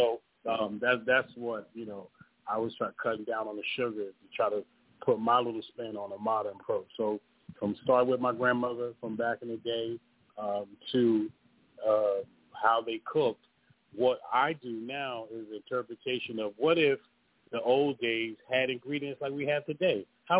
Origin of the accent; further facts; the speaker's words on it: Newark, New Jersey, United States; I grew up in Newark, New Jersey, actually. Yep, I always say I have the heart of New Jersey and the soul of the south, you know.